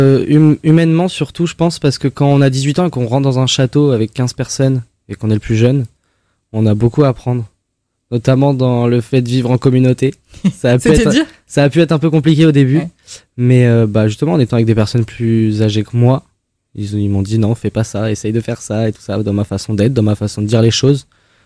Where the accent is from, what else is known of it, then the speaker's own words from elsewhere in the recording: Pléneuf-Val-André, Brittany, France; J'ai grandi à Pléneuf-Val-André, dans une campagne avec des chevaux, des vaches.